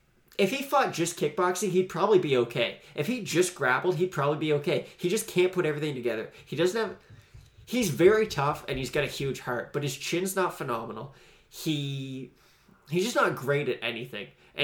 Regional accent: Canada; We mentioned we're Canadian.

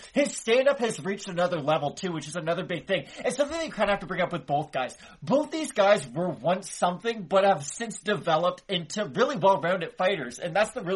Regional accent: Canada; we're Canadian, so of course it's different up here

